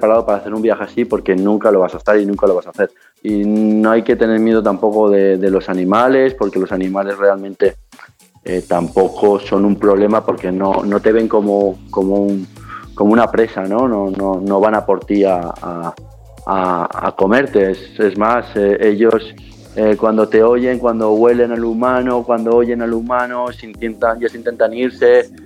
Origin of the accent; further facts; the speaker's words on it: Spain; esa cultura que es mucho más diferente a la mía, a la española. Yo lo que siempre digo, que España somos los latinos europeos